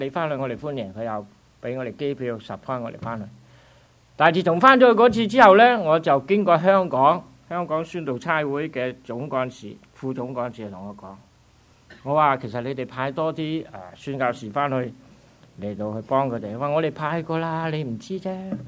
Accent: Vietnam; also born or lived in Canada; now in Phoenix, United States; 我其实我系土生土长喺越南嘅，就直至到我喺1984年咧，我先至。一家移民去到加拿大那边，

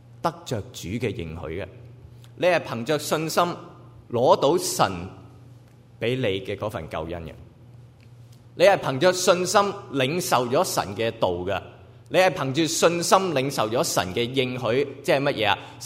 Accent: Hong Kong; 我細個喺香港最巴閉嘅嗰個，即係喺香港打劫嗰個案件

